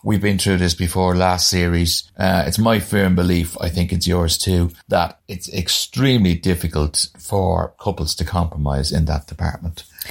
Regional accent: Ireland; Try being Irish. Everybody has rejection as a child if you're Irish.

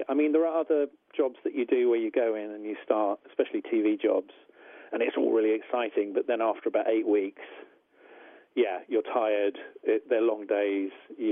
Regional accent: United Kingdom; Honestly, when you're on a film like this, you're as a British puppeteer, you're essentially background talent.

